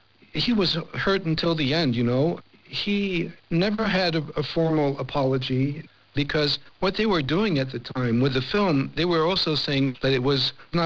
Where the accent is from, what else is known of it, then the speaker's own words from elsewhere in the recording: France; I was raised in France by my mother